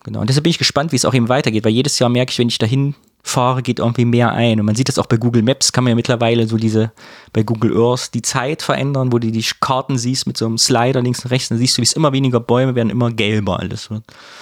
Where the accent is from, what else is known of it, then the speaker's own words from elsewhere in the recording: Thuringia, Germany; Ja, wo ich herkomme aus dem Kyffhäuser, es gibt ja auch die Rotenburg da, weil die ganz rote Erde hat.